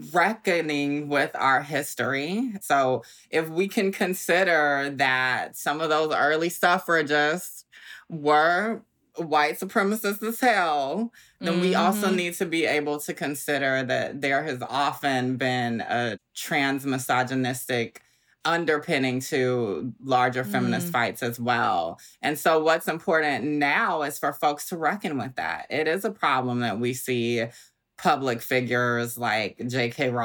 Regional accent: Augusta, Georgia, United States; now in Brooklyn, United States; And so I'm from Augusta, Georgia, like you said, Southern girl, and I live in Brooklyn now, so I call myself a Georgia peach in the Big Apple.

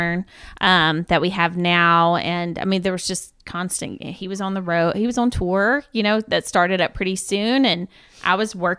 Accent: Georgia, United States; Not super traditional, but pretty Southern. My family, we're from Georgia.

